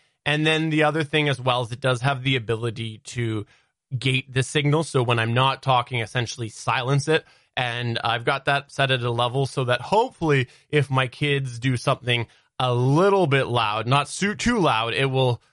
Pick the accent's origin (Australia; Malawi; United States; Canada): Canada; As a Canadian, my response to that was, I don't care, because Pandora is not in Canada.